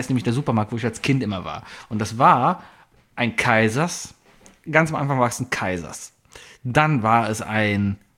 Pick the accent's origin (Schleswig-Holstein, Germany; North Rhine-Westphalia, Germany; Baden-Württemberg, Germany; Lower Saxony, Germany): North Rhine-Westphalia, Germany; Cologne; Ich bin ja in Mauenheim groß geworden.